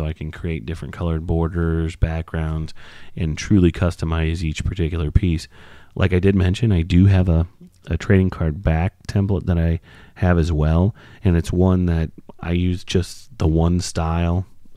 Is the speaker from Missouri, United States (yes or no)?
yes; St. Louis, Missouri, United States; Growing up in St. Louis, I'm a big Blues fan